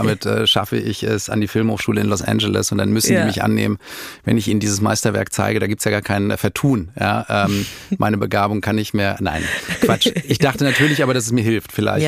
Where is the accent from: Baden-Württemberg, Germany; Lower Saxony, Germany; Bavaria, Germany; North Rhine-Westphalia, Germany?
North Rhine-Westphalia, Germany; Dortmund; Meine Eltern waren nach Dortmund zurückgekehrt. Wir kamen damals, also wir kommen aus Dortmund und meine Eltern waren nach Hause zurückgekehrt